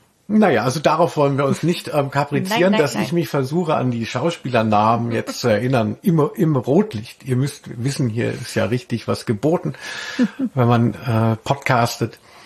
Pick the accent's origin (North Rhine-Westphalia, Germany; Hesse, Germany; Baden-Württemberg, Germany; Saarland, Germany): Hesse, Germany; Und ich komme ja aus der Nähe von Hanau.